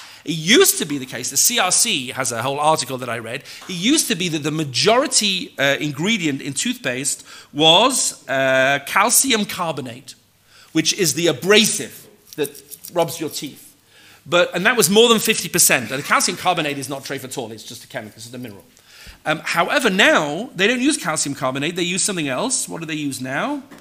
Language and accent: English; England, United Kingdom; I'm English. I don't know from Adwi.